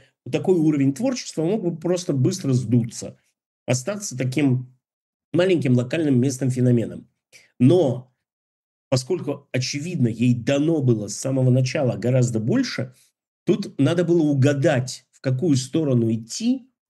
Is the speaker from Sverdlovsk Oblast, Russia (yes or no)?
yes; Yekaterinburg, Sverdlovsk Oblast, Russia; в моем родном городе Екатеринбурге